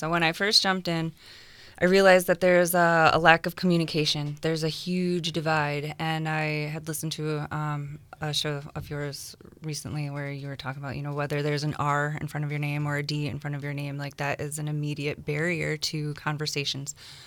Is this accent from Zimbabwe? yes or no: no; Merrill, Wisconsin, United States; So I was born and raised in Merrill, Wisconsin. I'm a graduate from the year 2000 there, and then I went on to join the Air Force.